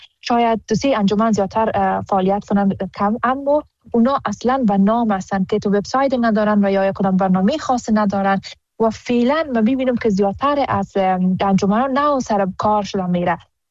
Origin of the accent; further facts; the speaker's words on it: Afghanistan; now in Germany; هست و ما حمایت همه افغانهای ما را ضرورت داریم و خودم یک قدر از خونمون به بدنم باشه بخاطر وطن دارم، وطنم دریغ نمیکنم.